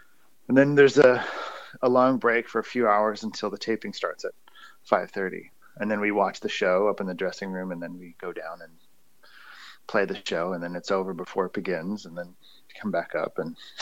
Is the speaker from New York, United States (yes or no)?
no; New Jersey, United States; But I grew up in New Jersey. My father was a recording engineer in Manhattan.